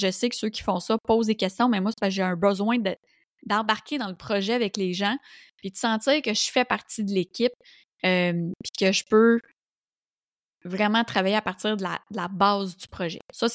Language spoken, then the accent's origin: French; Roussillon, Quebec, Canada; les gens dans mon patelin, dans le Roussillon, sur la rive sud de Montréal